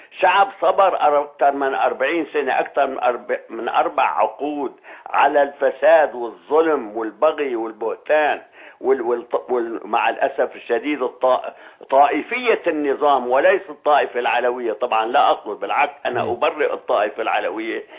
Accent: Aleppo, Aleppo Governorate, Syria; وأنا ابن حلب

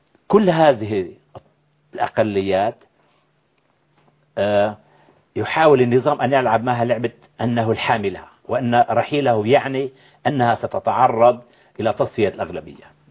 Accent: Syria; moved away as an adult; now in Europe; وأنا أتذكر طفولتي في سوريا ومرحلة الدراسة الثانوية، أنا لم أعيش في سوريا بالواقع بعد دراسة ثانوية لأني عشت كل حياتي في أوروبا بالتحصيل العلمي وبالعمل، ولأني على الأقل ممنوع، لا أستطيع الدخول إلى سوريا منذ 42 عام

